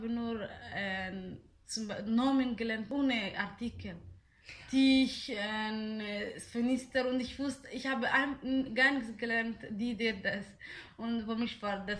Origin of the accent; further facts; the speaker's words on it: Somalia; first language Somali; German is a second language; now in Austria; ich komme aus Somalia und ich bin seit vier und halbes Jahr in Österreich.